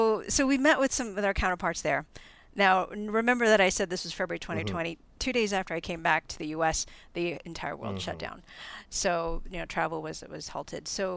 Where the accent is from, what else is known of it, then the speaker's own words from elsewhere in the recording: Philippines; I grew up in the Philippines, and I see Singapore as being kind of like Manila, but cleaner and a little bit more organized.